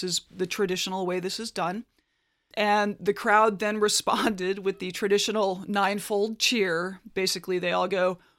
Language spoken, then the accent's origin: English; United States; And particularly as an American, I struggle to understand the role of monarchies in the 21st century. I just don't think we in the U.S. have any comparable symbolism